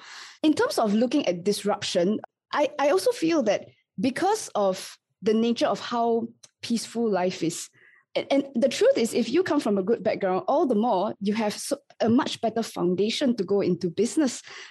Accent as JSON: {"language": "English", "country": "Singapore", "tie": "born or raised there", "said": "I grew up in Singapore, and apart from the fact that I didn't come from a particularly wealthy family"}